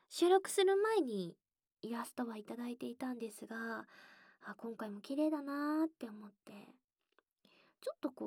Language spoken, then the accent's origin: Japanese; Fukuoka, Japan; accent: Hakata dialect; 私はその、福岡出身で博多弁はよう、ね、地元では聞くから